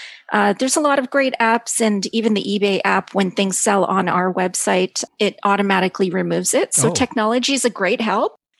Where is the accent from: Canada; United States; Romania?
Canada; When I first started on eBay as a Canadian